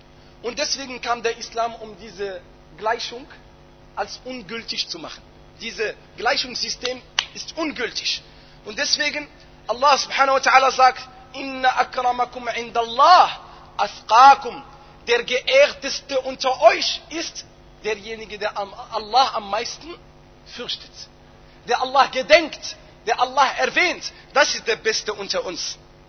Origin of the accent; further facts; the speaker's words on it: Morocco; Wie man bei uns in Marokko sagt, man sagt in einem Spruch, mach das Geld in deiner Tasche und nicht in deinem Herz.